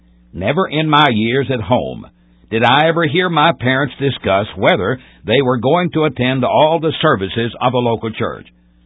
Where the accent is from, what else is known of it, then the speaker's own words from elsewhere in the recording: United States; I am thankful I was born and reared in the United States of America.